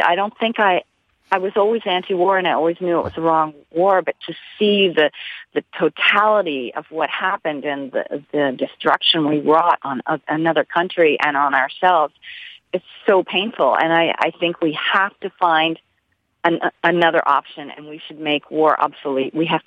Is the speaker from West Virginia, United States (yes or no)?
no; Washington, District of Columbia, United States; I am 62. In 68, I was 13. I grew up in Washington, D.C., and my family was very active in protesting the war.